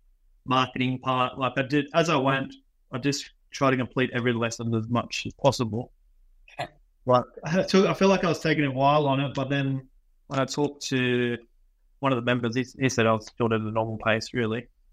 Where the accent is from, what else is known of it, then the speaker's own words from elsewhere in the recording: Sydney, New South Wales, Australia; Well, I grew up in Cronulla area, in the Shire. And then just went to the eastern suburbs and now I'm in the Northern Beaches.